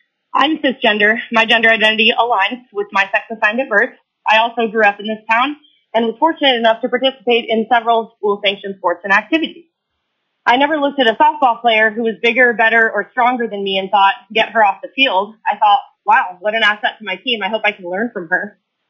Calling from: Fairbanks, Alaska, United States; I'm calling in from Fairbanks.

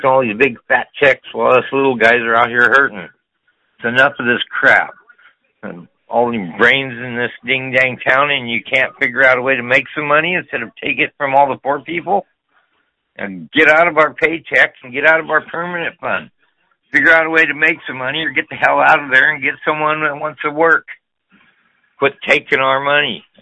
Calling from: Soldotna, Alaska, United States; I'm calling from Soldotna, Alaska.

